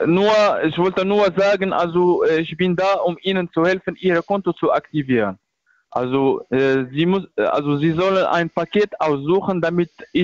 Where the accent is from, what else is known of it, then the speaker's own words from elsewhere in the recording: Metz, Grand Est, France; German is a second language; ich komme aus Frankreich.